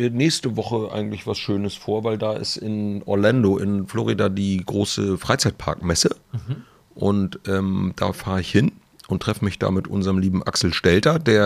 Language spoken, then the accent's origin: German; Schleswig-Holstein, Germany; born or raised there